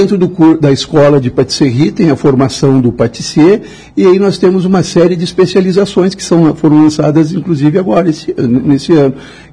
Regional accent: Rio Grande do Sul, Brazil; como bom gaúcho, eu gosto de vinho, né?

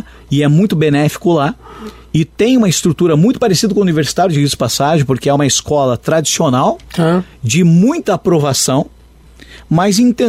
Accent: Ponta Grossa, Paraná, Brazil; born there; A gente não pode colocar São Paulo dentro de Ponta Grossa, onde eu nasci.

